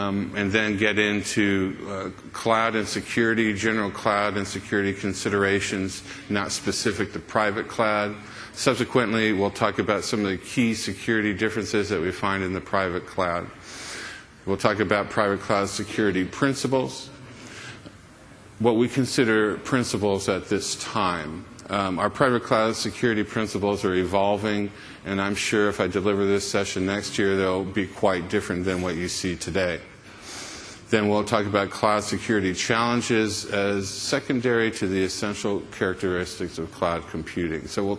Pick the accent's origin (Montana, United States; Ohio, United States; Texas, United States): Texas, United States; But you have to understand, especially for me as a Texan, I consider international travel going to Arkansas.